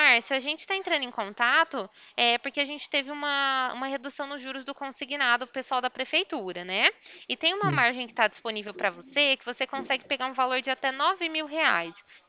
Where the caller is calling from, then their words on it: Ribeirão Preto, São Paulo, Brazil; Não, sou daí não. Eu sou daqui da Central de Ribeirão Preto, né?